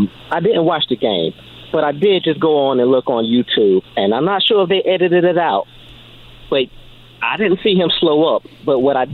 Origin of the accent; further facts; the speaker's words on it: Durham, North Carolina, United States; I'm glad you said that because I'm a Carolina man, too. I'm from Durham.